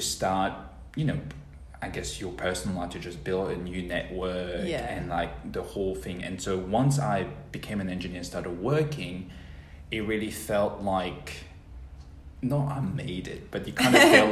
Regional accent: Mauritius; moved away as an adult; now in Perth, Australia; So I came to Australia in 2008.

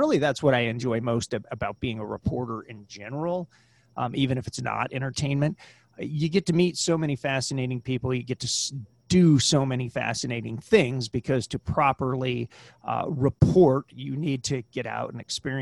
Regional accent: Oroville, California, United States; I started out at my in the newspaper business at my hometown paper, the Oroville Mercury Register.

